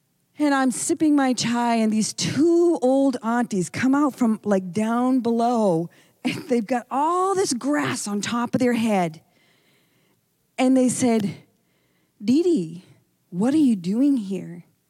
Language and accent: English; United States; It's strange as an American, but you go with it.